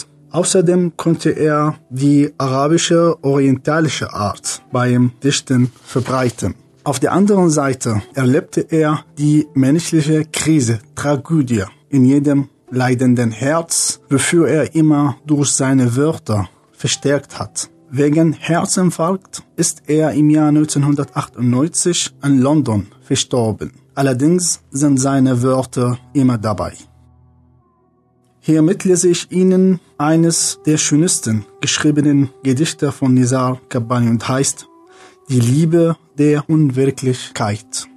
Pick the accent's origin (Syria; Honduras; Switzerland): Syria; German is a second language; now in Germany